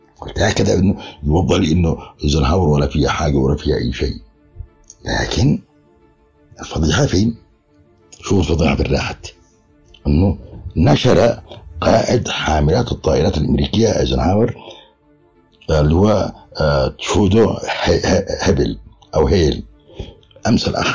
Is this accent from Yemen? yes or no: yes; Yemen; وقلت أنا كيمني من حقي